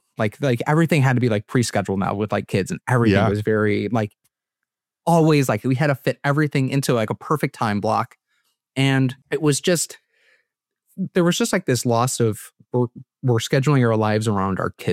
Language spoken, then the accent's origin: English; Chicago, Illinois, United States; Born and raised in Chicago. Live up in the Chicago suburbs with my wife.